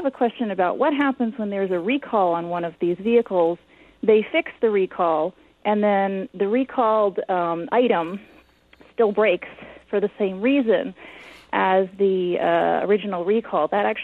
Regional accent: Maine, United States; now in Ann Arbor, United States; I'm from Maine originally

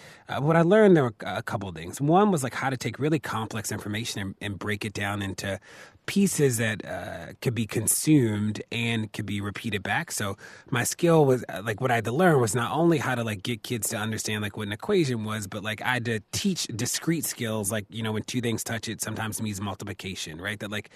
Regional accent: Maryland, United States; In Maryland, my hometown, there's a law that says that you can file an anonymous complaint against an officer for everything except brutality.

